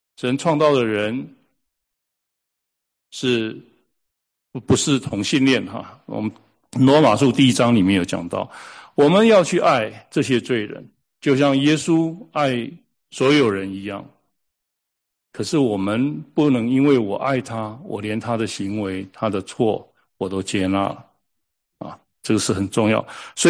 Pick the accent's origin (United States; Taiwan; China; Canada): China; 他们都知道我是基督徒，他们知道我两个，一个知道我是基督徒，一个是我知道我是中国人